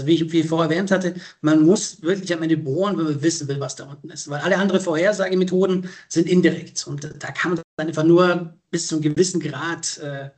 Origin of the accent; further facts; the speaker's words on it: Baden-Württemberg, Germany; Ich komme ja aus dem Schwarzwald ursprünglich